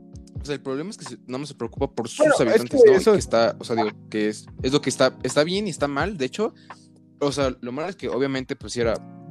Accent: Mexico; como por ejemplo mexicano, que yo soy mexicano

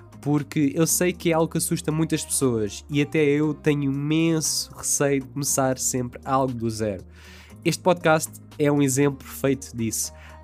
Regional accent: Algarve, Portugal; accent: Algarvian; Porque não tenho voz de rádio, porque tenho um sotaque algarvio, que um dia ia dizer peixe em vez de peixe

